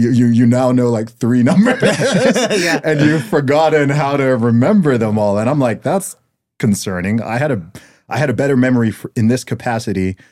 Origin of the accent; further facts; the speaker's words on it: Saudi Arabia; also born or lived in Dubai; growing up in Saudi Arabia